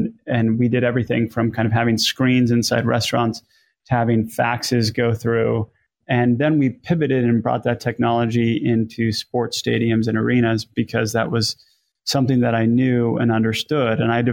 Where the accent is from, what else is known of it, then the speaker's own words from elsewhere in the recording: Northeast, United States; Growing up in the Northeast, I kind of always believed that I would go into either consulting or kind of investment banking, Wall Street.